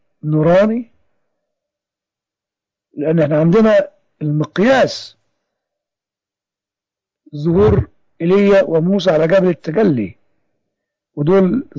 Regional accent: Egypt; ما حصلش ولم يكتب عندنا في مصر ولا سطر واحد

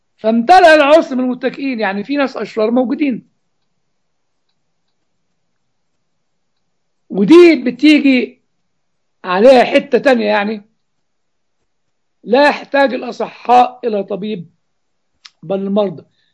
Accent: Upper Egypt, Egypt; عندنا في الصعيد زمان كان نسمع كلمة يعني بطلت اسمعها من الجيل الجديد

